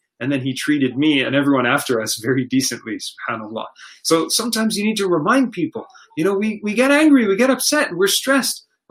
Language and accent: English; Canada; where are you from? Canada, I gave you my passport.